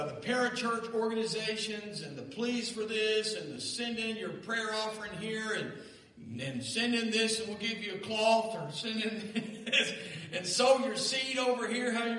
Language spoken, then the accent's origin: English; Kentucky, United States; born or raised there